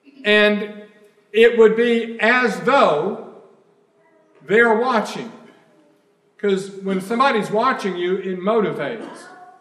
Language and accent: English; Alabama, United States; I grew up in Alabama.